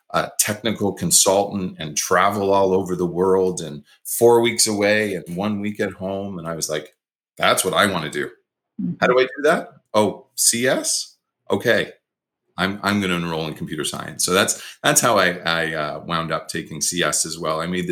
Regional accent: Woodstock, New Brunswick, Canada; I'm originally from New Brunswick. I grew up in a small town in New Brunswick called Woodstock

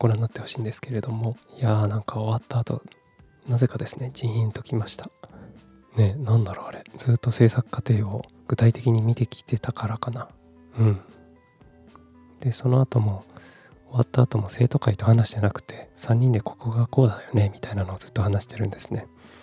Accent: Kumamoto, Japan; also born or lived in Fukuoka / Tokyo; 18歳から福岡、30歳から東京で暮らし、35歳で会社を辞め、地元の熊本でフリーランスのウェブライターとして生きることにした僕

